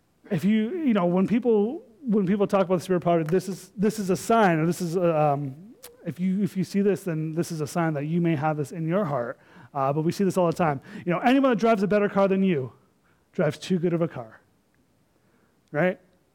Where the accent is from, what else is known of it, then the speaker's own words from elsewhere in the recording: Ontario, Canada; I'm from Ontario, and I live out in Pickering, right by the lake there.